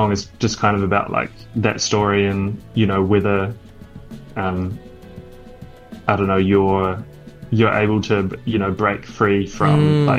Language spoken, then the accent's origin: English; Hamilton, Waikato, New Zealand; Yeah, in Hamilton, in New Zealand.